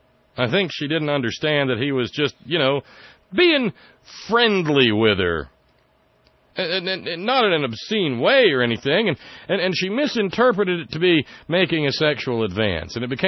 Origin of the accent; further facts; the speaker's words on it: Deep South, United States; And I'm sorry, I was raised in the Deep South, so, forgive my prejudices. But it's the way I was raised.